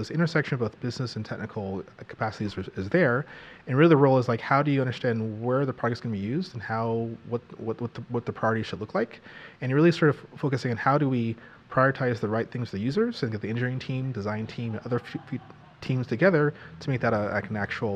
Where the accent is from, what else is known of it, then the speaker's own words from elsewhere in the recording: Los Angeles, California, United States; Myself, I grew up in Los Angeles, California.